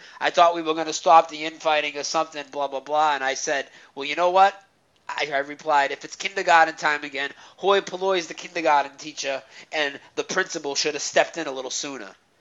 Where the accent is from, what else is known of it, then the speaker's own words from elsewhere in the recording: Lowell, Massachusetts, United States; now in Lowell, United States; That's where I live. Lowell, Massachusetts. Okay? I'm 35 years old. … I was born in October 1977, and I'm from Lowell, Massachusetts.